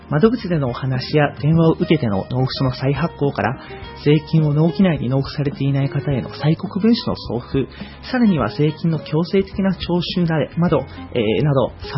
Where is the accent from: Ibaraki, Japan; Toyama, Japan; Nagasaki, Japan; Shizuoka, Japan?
Shizuoka, Japan; Numazu; 自分は沼津で生まれ育って大学も県内だったので